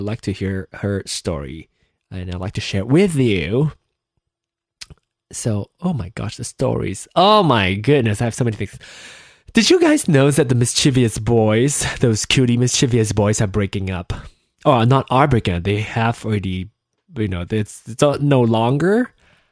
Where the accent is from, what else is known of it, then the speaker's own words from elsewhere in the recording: Malaysia; being Malaysian and being different, being gay